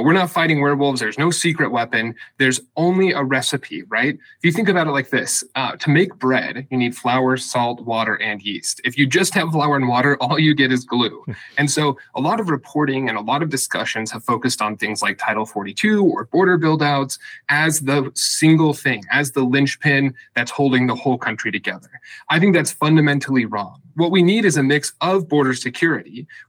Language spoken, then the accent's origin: English; Richmond, Utah, United States; So I came up in a rural area. There are more cows than people in my hometown of Richmond, Utah.